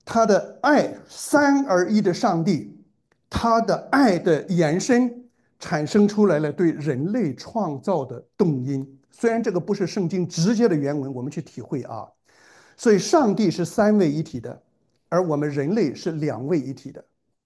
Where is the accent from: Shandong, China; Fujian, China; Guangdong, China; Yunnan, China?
Shandong, China; 我们山东人